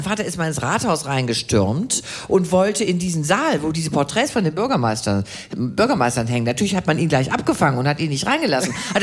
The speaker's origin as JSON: {"language": "German", "town": "Wuppertal", "region": "North Rhine-Westphalia", "country": "Germany", "said": "Ich komme aus Wuppertal."}